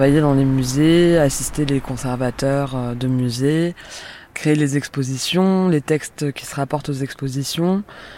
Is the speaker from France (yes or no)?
yes; Paris, Île-de-France, France; j'ai 30 ans, je suis née à Paris et j'ai grandi à Paris. J'ai fait toute ma scolarité là-bas.